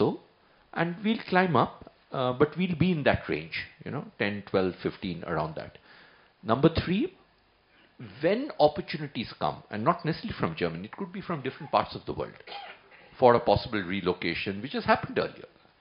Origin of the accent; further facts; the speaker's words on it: India; I'll make an independent comment, and I'm now saying this as an Indian.